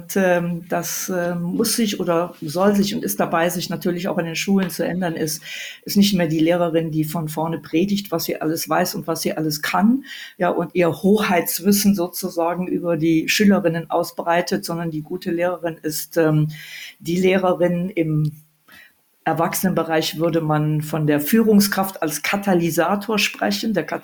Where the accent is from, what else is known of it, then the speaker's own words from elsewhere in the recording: Mönchengladbach, North Rhine-Westphalia, Germany; Ich komme ja aus Mönchengladbach, Reit.